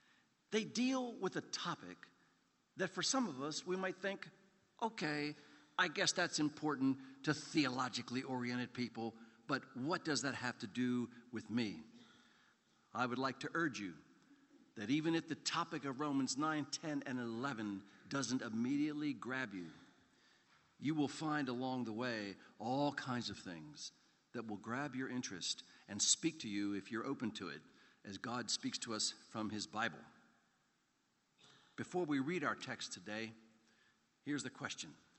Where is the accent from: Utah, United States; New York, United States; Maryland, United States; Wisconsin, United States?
Maryland, United States; Baltimore; So I'm a kid growing up in Baltimore. I run around the neighborhood with my buddies. We live on a dead-end street at the end of which is a woods.